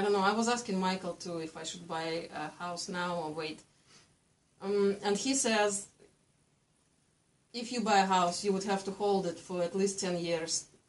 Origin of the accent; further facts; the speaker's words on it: Russia; accent: Russian; У меня хороший русский акцент.